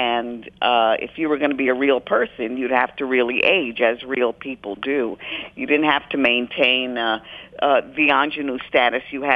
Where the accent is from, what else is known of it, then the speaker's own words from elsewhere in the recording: New York, United States; I was raised in the South Bronx in the mid-50s, and I watched hours and hours of television and never saw anybody who looked like me or lived in the same kind of neighborhood that I lived in.